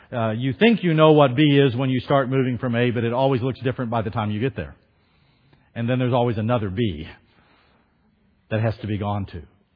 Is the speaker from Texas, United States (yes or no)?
no; Florida, United States; And I like this because we're from Florida. A big alligator is there in the swamp.